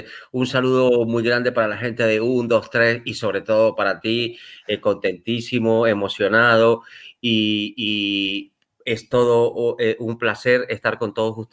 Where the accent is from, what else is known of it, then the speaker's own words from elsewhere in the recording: Venezuela; Yo soy español criado en Venezuela, entonces pues bueno, tenía un poco bueno, las dos culturas. Y bueno, desde ya llevo 20 añitos por acá.